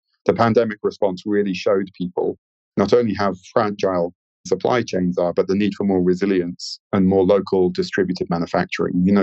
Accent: London, United Kingdom; So globalized supply chains serve London, my hometown, very well.

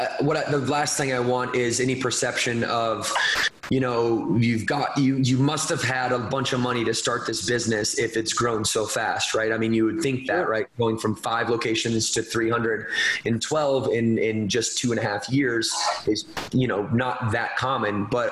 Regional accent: Battle Creek, Michigan, United States; and ended up back in my hometown in Battle Creek, Michigan.

